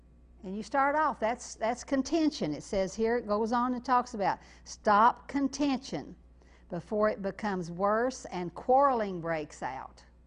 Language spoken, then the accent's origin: English; Kentucky, United States; I come from Eastern Kentucky